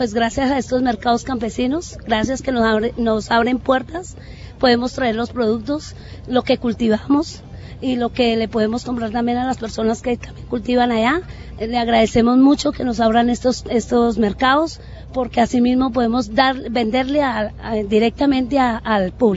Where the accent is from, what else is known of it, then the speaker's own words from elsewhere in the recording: Armero, Tolima, Colombia; soy de Armero, Guayabal, Tolima.